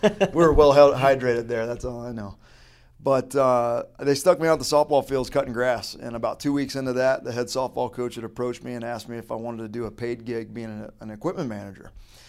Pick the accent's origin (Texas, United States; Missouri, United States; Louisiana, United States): Louisiana, United States; Baton Rouge; now in Las Vegas, United States; You know, growing up, I grew up in the South, Louisiana, Baton Rouge, Louisiana, and played just about every sport as a kid traditionally that Americans play.